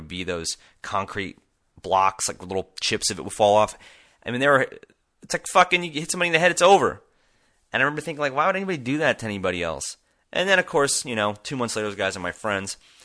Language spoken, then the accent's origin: English; San Diego, California, United States; So I'm from San Diego, California. I'm from a place where it's, you know, 72 degrees every day. All my family's there. I am half Hawaiian and half Sicilian.